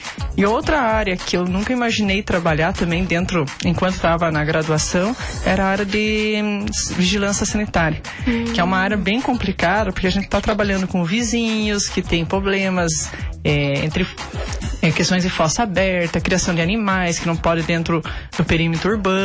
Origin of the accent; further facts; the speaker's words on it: General Carneiro, Paraná, Brazil; Então, eu vim de uma cidade do interior do Paraná, né, General Carneiro, sempre tive contato com o meio rural